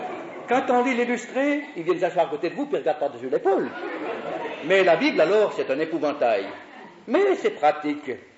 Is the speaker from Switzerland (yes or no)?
yes; Bern, Switzerland; Une fois que je rentrais d'une ville de Suisse qui s'appelle Lausanne, chez moi à Berne